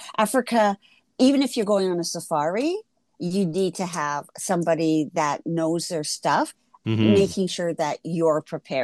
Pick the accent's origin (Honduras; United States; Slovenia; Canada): Canada; As a Canadian, I didn't need the visa for the Gambia, but I did need it for Ghana.